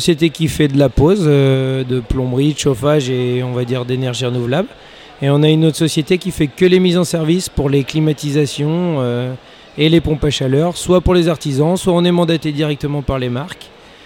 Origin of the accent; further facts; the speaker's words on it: Luçon, Pays de la Loire, France; Nous on est de Luçon, donc on voulait faire quelque chose de proximité.